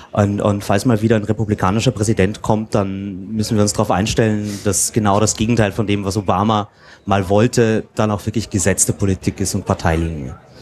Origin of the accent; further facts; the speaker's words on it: Austria; ich bin Österreicher, ich weiß eigentlich, wie das läuft mit großen Koalitionen.